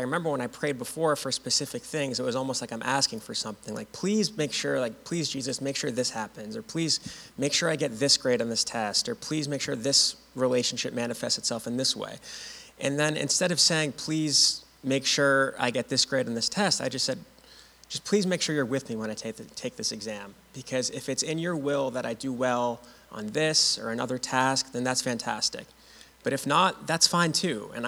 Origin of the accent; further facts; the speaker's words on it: Winchester, Massachusetts, United States; I grew up in Winchester. Since I was really young, and I went to the public schools up until seventh grade, where I went to Belmont Hill until graduation.